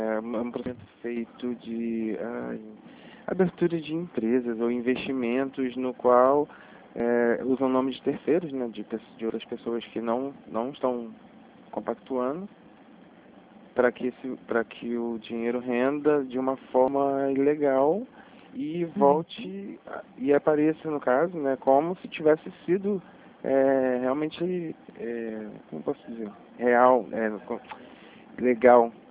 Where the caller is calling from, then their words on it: Rio de Janeiro, Brazil; Rio de Janeiro, bairro Campo Grande.